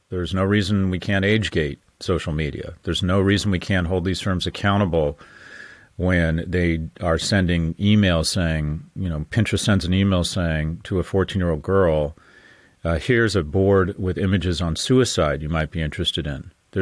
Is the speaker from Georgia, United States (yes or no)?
no; California, United States; born and raised in California, brief stint in investment banking, then graduate school